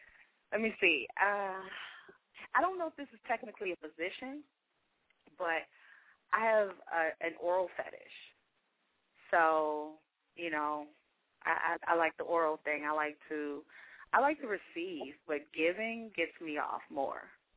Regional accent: Baltimore, Maryland, United States; I'm from Baltimore, so, you know, Philly is like a hop, skip, and a jump, you know.

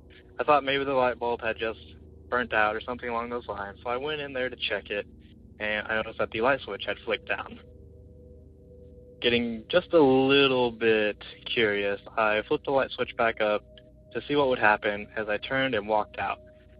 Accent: Springfield, Missouri, United States; I am from Springfield, Missouri.

